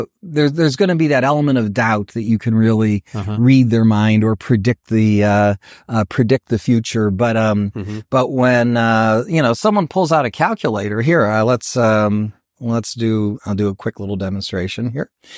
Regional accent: Cleveland, Ohio, United States; I grew up in Cleveland.

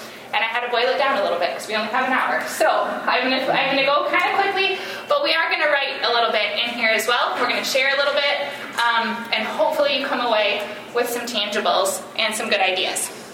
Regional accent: Iowa, United States; I grew up in Iowa. That's where I'm from.

